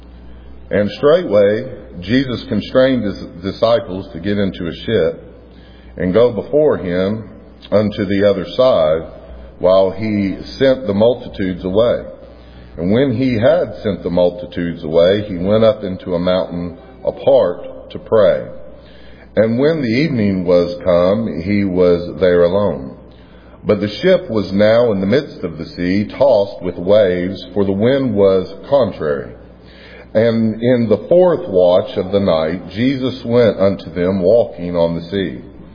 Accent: Lexington, Kentucky, United States; I'm from Lexington. Grew up in Lexington. Pastored 7 years in Lexington. 7 years in the mountains of eastern Kentucky in Lee County.

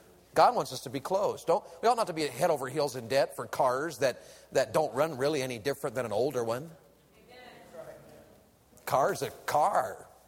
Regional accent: Tennessee, United States; She's from Ohio. I'm from Tennessee. She's a Yankee. I'm from the South.

